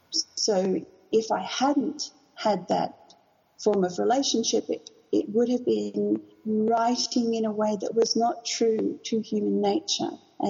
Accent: Australia; being an Australian

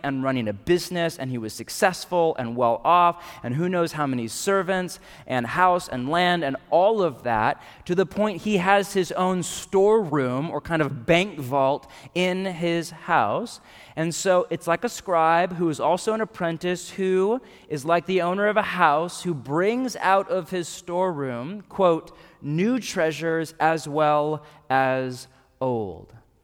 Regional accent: California, United States; I grew up in the Bay Area of California. Don't worry, I moved here way before your rent went up. I'm a victim, not a perpetrator. But I grew up in suburban West Coast, for the most part, white culture. That was my kind of demographic.

